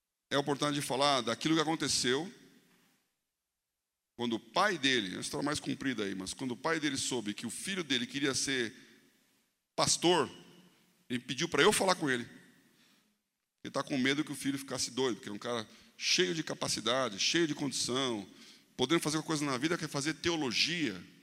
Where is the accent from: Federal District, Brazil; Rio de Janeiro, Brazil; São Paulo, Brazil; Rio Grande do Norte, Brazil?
Federal District, Brazil; Brasília; Eu sou de Brasília, tal.